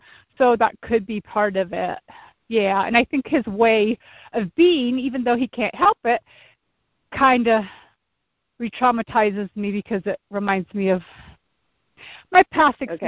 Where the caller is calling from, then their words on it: Colorado, United States; from Colorado.